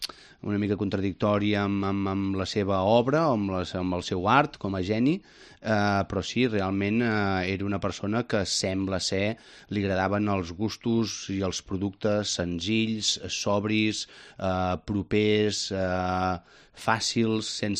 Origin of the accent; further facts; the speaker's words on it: Catalonia, Spain; Jo, com a empordanès, el mar i muntanya és algo que em sorgeix de forma innata